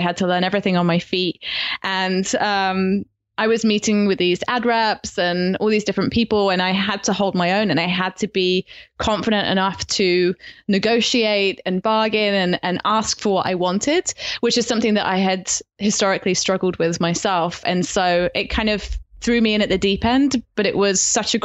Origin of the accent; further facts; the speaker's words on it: Midlands, United Kingdom; now in Australia; I've been here for 9 years now. And so my accent is so messed up. If I speak to a British person, if you were a Brit, and especially if you're from the Midlands like I am, then I would be sounding so English right now.